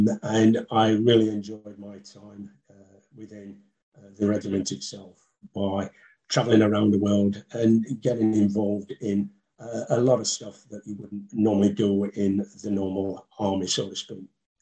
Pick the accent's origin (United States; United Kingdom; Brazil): United Kingdom; Sheffield, Yorkshire and the Humber; I come from Sheffield. I'm Sheffield born and bred, and I left school when I was 15.